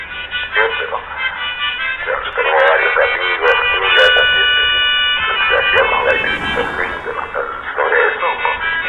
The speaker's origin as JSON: {"language": "Spanish", "town": "San Cosme", "region": "Corrientes", "country": "Argentina", "tie": "born there", "said": "Soy nacido en San Cosme, en la ciudad de Corrientes. ¿En qué fecha? En agosto de 1918."}